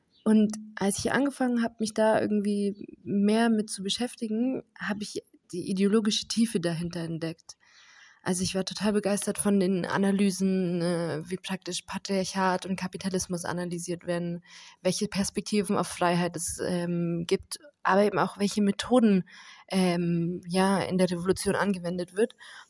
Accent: Germany; now in Syria; Und zwar bin ich seit circa 4 Jahren in Rojava und ich komme aus Deutschland

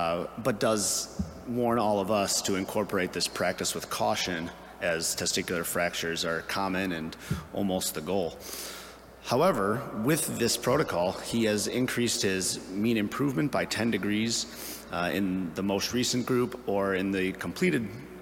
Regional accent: Chicago, Illinois, United States; It's an absolute honor to present the take-home messages for sexual dysfunction in my hometown of Chicago, so thank you to the AUA.

